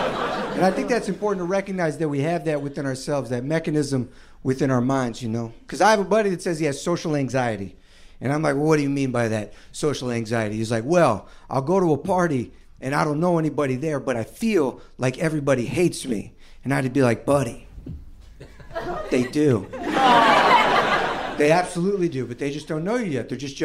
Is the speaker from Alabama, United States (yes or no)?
no; Georgia, United States; moved away as an adult; I'm from Georgia. I used to be a sweet southern boy. You know, I lived here 6 years.